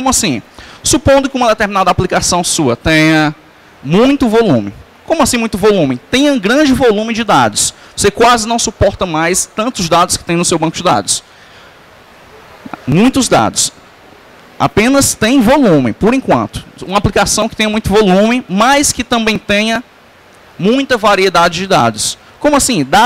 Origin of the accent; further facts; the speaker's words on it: Ceará, Brazil; eu venho lá do Ceará, de longe, terra quente.